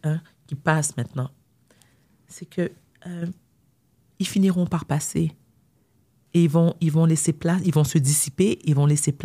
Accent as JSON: {"language": "French", "region": "Quebec", "country": "Canada", "tie": "born there", "said": "parce que moi, j'adore le Québec. Je suis née au Québec."}